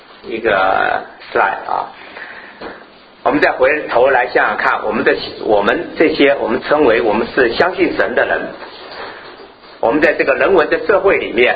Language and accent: Chinese; Taiwan; 这可能是咱们这个我们从台湾来的，在我们这个年代人听过